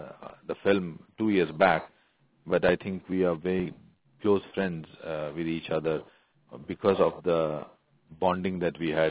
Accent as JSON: {"language": "English", "country": "India", "said": "But this is something which I saw as a human being, as a person, as an Indian"}